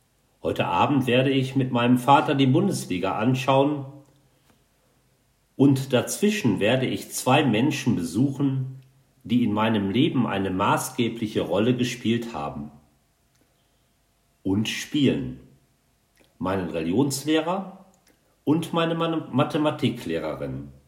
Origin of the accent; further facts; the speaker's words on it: Ennigerloh, North Rhine-Westphalia, Germany; Heute am Samstag, den 10. Februar, bin ich bei meinen Eltern in meiner Heimatstadt Ennigerloh.